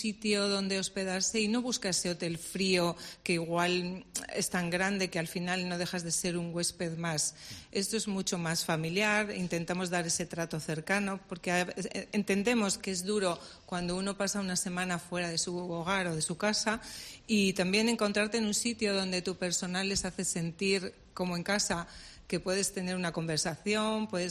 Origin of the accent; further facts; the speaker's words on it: Valladolid, Castile and León, Spain; Para mí, que soy de Valladolid, siempre lo tuvo